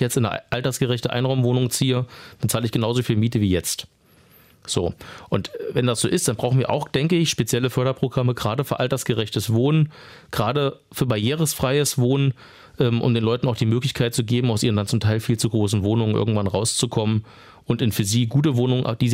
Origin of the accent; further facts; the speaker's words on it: Potsdam, Brandenburg, Germany; ich komme ja aus Potsdam, immer ein sehr wichtiges Thema